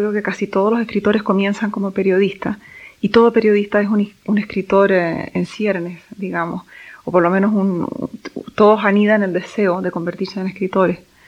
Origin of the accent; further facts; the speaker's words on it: Chile; moved away as an adult; also born or lived in Venezuela; hasta que salí de Chile por razones personales. Y me encontré en Venezuela